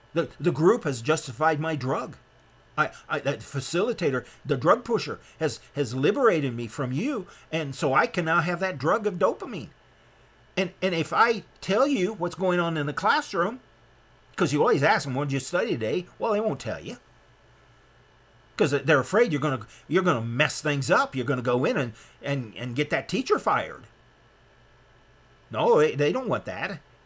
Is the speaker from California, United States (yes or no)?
no; Nebraska, United States; Now I'm from Nebraska, and you may not understand a Cobb house.